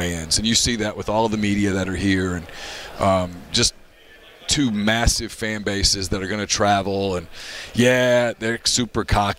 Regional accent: Louisiana, United States; I grew up in North Louisiana, and so Dallas was our big city, mm-hmm. if you will. People always hear Louisiana and they think New Orleans, but when you live in North Louisiana, you're more Texas than you are South Louisiana.

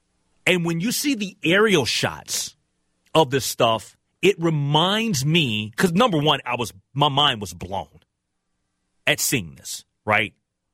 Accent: Minneapolis, Minnesota, United States; Growing up in North Minneapolis, just like many of you throughout the state of Minnesota, growing up

